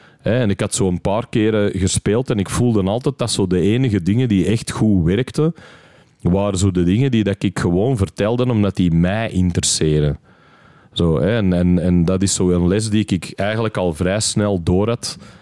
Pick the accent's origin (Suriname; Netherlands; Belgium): Belgium; Antwerp, Flanders; born there; ik heb een Engelse vader en Limburgse moeder. Ik ben geboren in Antwerpen.